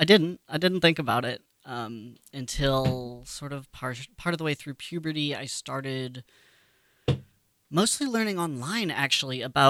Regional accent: Marlborough, Massachusetts, United States; also born or lived in upstate New York; now in Seattle, United States; I grew up in Marlborough, Massachusetts, as a suburb about halfway between Worcester and Boston. It's not really a suburb of either city, but it's a suburb in Massachusetts, and yeah, my whole childhood was there.

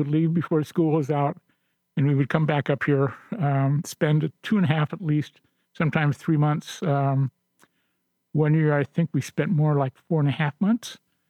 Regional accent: Hollywood, California, United States; born there; I was born in California.

